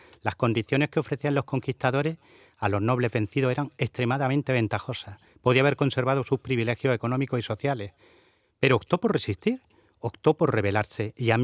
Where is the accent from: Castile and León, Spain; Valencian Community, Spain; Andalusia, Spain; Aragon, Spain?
Andalusia, Spain; como andaluz que soy.